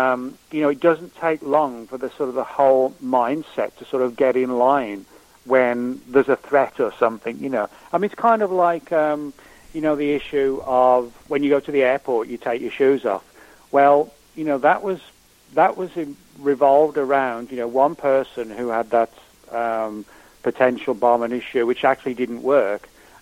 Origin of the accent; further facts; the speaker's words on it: England, United Kingdom; moved away as an adult; now in United States; you can obviously tell from my voice, you know, I'm originally from England, you know. Mm-hmm. And, you know, I grew up in England as a kid and teenager and through my 20s before I moved over here.